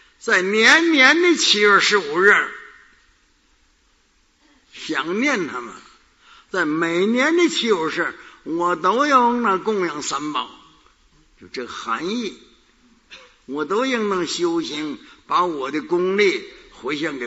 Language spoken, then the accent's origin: Chinese; Shanxi, China; 那要是像我们山西人爱吃醋